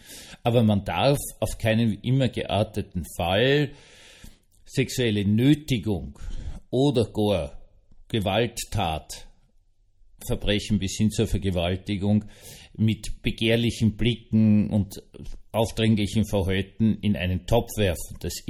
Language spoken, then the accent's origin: German; Austria; und das musste ich jetzt als Österreicher sagen